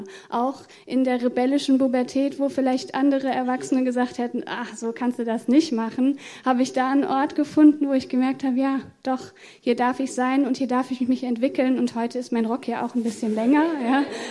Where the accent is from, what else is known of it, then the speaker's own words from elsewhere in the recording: Sindlingen, Hesse, Germany; ich bin in Sindlingen aufgewachsen. Da war ich in der katholischen Gemeinde, weil meinen Eltern die besser gefallen hat damals. Mein Vater katholisch, meine Mutter evangelisch.